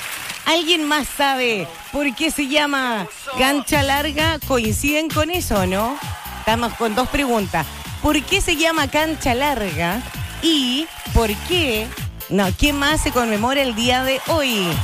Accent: Chile; somos chilenos, ante todo

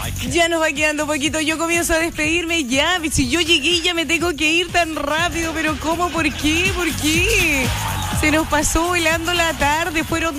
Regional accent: Osorno, Los Lagos, Chile; Vengo de Osorno. Mi orgullo es ser osornina, del Ragüe y del Dama.

